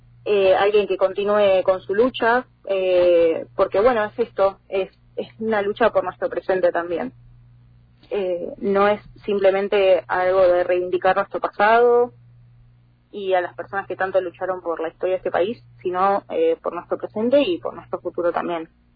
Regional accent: San Antonio de Areco, Buenos Aires Province, Argentina; mi militancia empieza a los 14 años, la verdad, en mi pueblo. Yo no soy de Capital, uh-huh. Soy de San Antonio de Areco

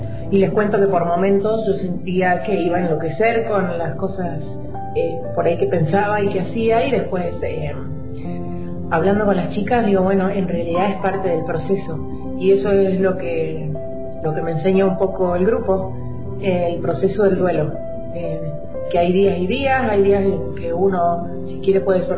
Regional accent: San Rafael, Mendoza, Argentina; soy mamá de … soy de San Rafael, Mendoza.

